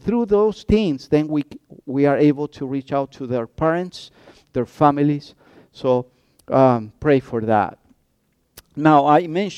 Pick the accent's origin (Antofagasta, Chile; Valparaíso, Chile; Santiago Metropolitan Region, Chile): Santiago Metropolitan Region, Chile; Santiago; now in Rancagua, Chile; I say it's small because I grew up in Santiago.